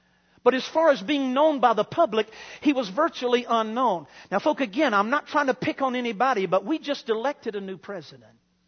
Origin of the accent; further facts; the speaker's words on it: the South, United States; Now, folk, forgive me. I am from the South.